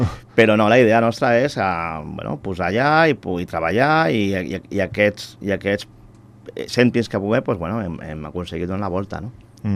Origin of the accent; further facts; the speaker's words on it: Sant Cugat del Vallès, Catalonia, Spain; com a Sant Cugatenc, és a dir, jo he nascut a Sant Cugat i vinc del barri del Monestir